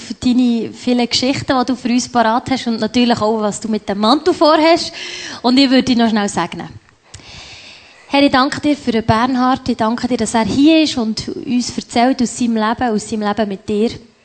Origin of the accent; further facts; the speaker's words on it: Switzerland; Was würdest du sagen, was ist jetzt für die Mission vielleicht eine kulturelle Stärke, die wir haben als Schweizer